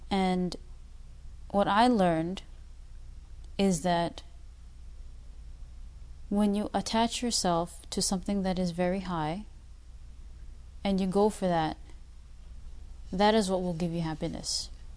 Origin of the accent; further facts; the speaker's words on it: Pakistan; also born or lived in United States; I'm from Pakistan. I'm born in America.